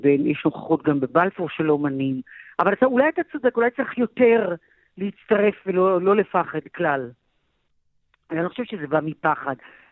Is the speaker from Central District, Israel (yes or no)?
no; Jaffa, Tel Aviv District, Israel; נולדתי ב-53 ומבצע סיני, הייתי קטנטונת ורצנו שם למקלט ביפו